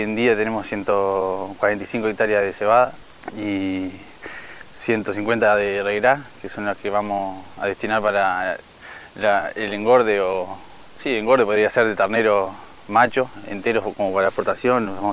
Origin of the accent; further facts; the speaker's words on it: Sauce, Canelones, Uruguay; Decidimos venirnos para acá, para el norte, por un tema de escala de tierra. Nosotros somos allá de Sauce y nos quedó chico, nos fue quedando chico.